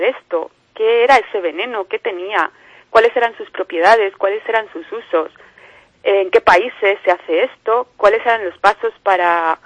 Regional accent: León, Castile and León, Spain; porque yo trabajo en Madrid, aunque yo soy de León.

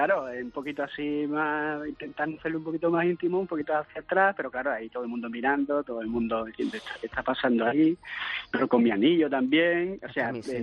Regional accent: Sanlúcar de Barrameda, Andalusia, Spain; Yo soy San Lucas de Barrameda.

